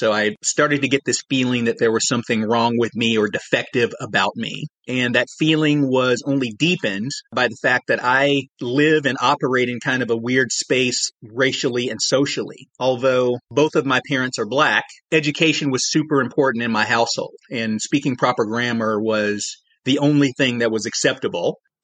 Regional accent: Tennessee, United States; also born or lived in Georgia; I grew up in Tennessee, lived a big chunk of my life in Georgia

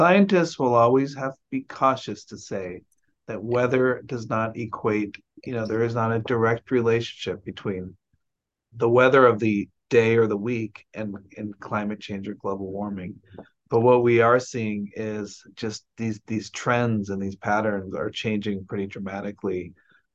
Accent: Sacramento, California, United States; I grew up in Sacramento. I've seen the different weather patterns.

